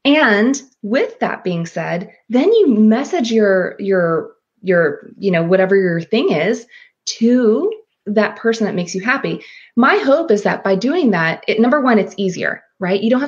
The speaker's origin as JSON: {"language": "English", "country": "Philippines", "tie": "born or raised there", "said": "I grew up in the Philippines."}